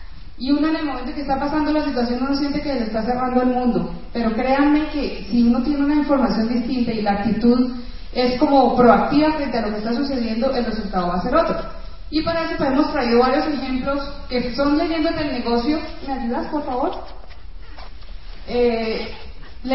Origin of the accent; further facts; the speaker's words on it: Cali, Valle del Cauca, Colombia; now in Bogotá, Colombia; Yo creo, yo hace muchos años que me fui de Cali